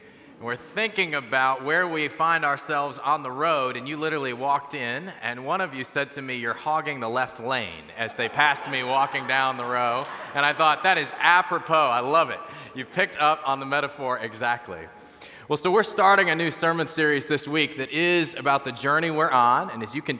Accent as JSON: {"language": "English", "region": "Midwest", "country": "United States", "tie": "born or raised there", "said": "Especially like anything I'd had growing up in the Midwest, right?"}